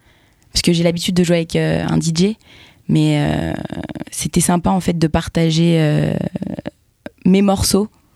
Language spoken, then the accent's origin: French; Paris, Île-de-France, France; now in Geneva, Switzerland; je suis parisienne. Et le fait d'habiter à Genève